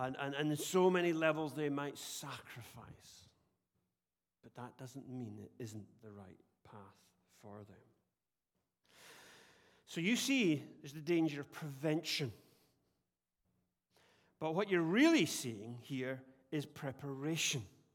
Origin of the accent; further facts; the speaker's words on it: Scotland, United Kingdom; He's English and I'm Scottish.